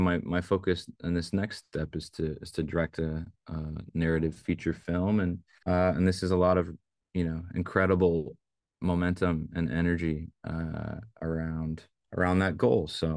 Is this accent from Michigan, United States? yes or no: yes; Potterville, Michigan, United States; I'm from Potterville and wanted to, I knew if I was going to be on the stage, I wanted to, kind of dedicate that moment to my parents and sort of my small town roots